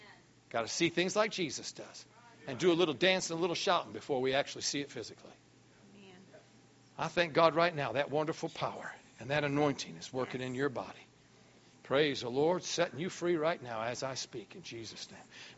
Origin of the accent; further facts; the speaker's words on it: New York, United States; So we got on each other's case all the time because I'm from New York, you know, he's from El Dorado, Arkansas.